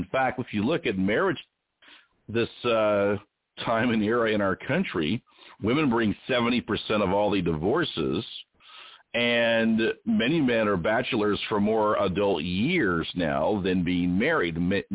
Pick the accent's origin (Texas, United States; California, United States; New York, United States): California, United States; Anaheim; also born or lived in Sacramento; I grew up out in California, and we lived in Anaheim, and there off the coast, I had my aunt in Long Beach, by the Queen Mary.